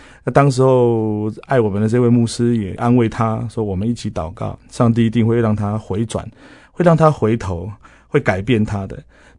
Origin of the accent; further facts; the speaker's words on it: Yonghe, New Taipei, Taiwan; 大概第二年就分发回到了自己的家乡，因为我从小就住在永和，